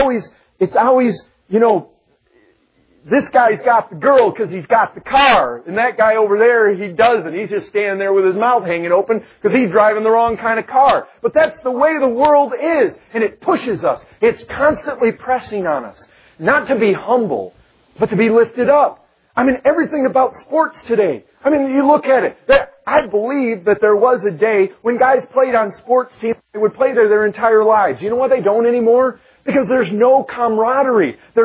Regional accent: Michigan, United States; I grew up in Michigan. We had lots of lakes.

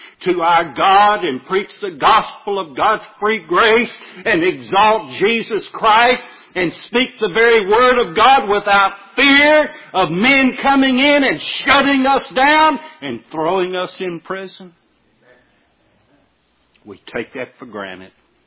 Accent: Bassett, Virginia, United States; I grew up in Bassett, Virginia, headquarters of Bassett Furniture Company.

